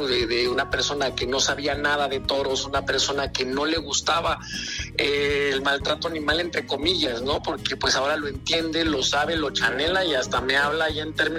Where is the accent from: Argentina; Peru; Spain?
Peru; moved away; porque pues siempre yo he estado metido en el toro y pues que en mi país no haya oportunidades, sí fue un golpe difícil, ¿no? Y el estar fuera de casa, estar fuera de tu país, pues también te curte, ¿no? Y sobre todo pues lo que es el Perú